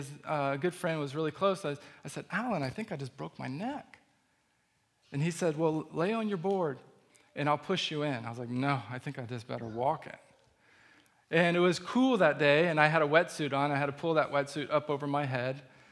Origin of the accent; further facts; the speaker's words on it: Florida, United States; also born or lived in South Carolina; And we moved to Florida from South Carolina, where I was born, about the age of 6.